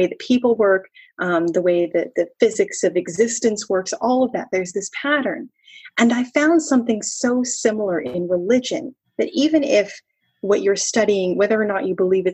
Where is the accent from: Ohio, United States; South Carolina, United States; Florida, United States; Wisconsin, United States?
Ohio, United States; also born or lived in Oklahoma; I lived in Ohio in a lot of places, and I was never a fan of it. It was never home to me. I was born in Oklahoma and we moved to Ohio when I was young, and it just never felt right.